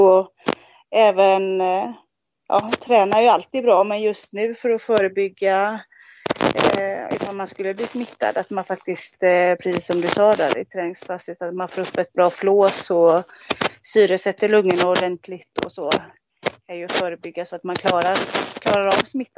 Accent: Västra Götaland County, Sweden; Vi har i Bohuslän, där jag är ifrån då, väldigt mycket hällristningar och sånt.

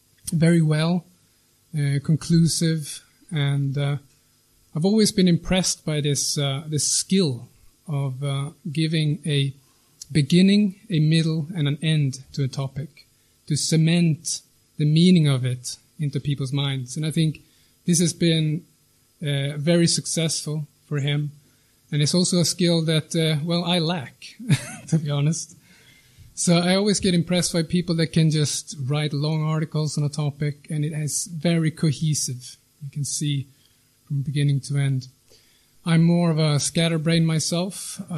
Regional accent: Sweden; I'm from Sweden. I'm a member of the Nordic Resistance Movement.

